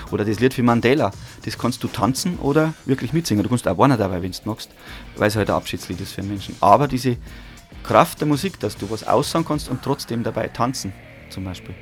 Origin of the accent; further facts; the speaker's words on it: Munich, Bavaria, Germany; Also gerade in meiner Heimatstadt München ist das schwierig geworden.